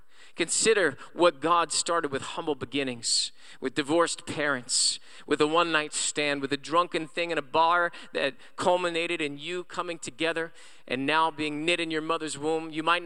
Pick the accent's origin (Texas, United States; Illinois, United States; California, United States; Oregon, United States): California, United States; Moreno Valley; I'm just from Moreno Valley, and I just grew up and didn't have the opportunities. I didn't go to college. My goodness, I went to RCC, Riverside Community College.